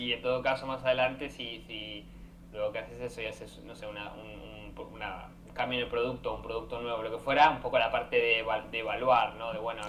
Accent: Argentina; estuve viviendo en un montón de lados que ya perdí creo un poco la cuenta. Pero soy originalmente argentino, por si no se dieron cuenta por el acento

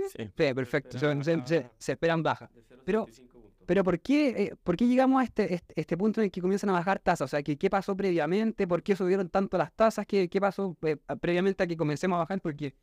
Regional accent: Chile; por qué es tan relevante para nosotros como chilenos y tanto para los gringos también

